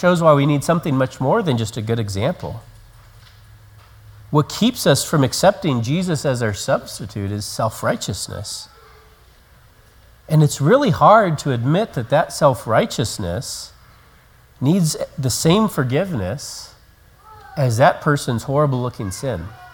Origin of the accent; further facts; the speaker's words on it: Colorado, United States; I grew up in Colorado and we lived in an area where we would get lots of snow.